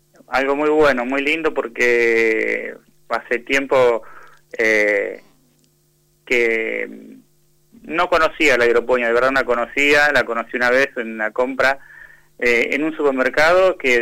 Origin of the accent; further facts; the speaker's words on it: Patagonia, Argentina; te comenté que soy de la Patagonia, también estoy en la Patagonia